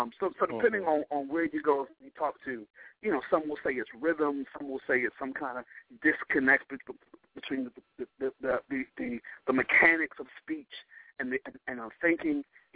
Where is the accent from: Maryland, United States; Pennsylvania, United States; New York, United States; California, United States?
Maryland, United States; I grew up on the lower eastern shore of Maryland. My father was a pastor, still is pastoring on the lower eastern shore of Maryland. So in the country, way, way, way country, you know, near the border of Virginia.